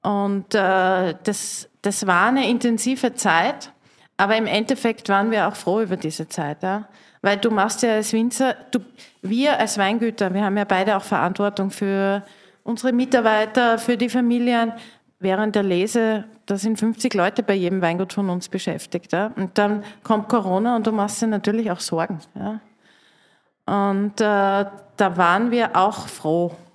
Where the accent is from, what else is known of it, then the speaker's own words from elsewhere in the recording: Styria, Austria; die Gastfreundschaft ist ja bei uns in der Steiermark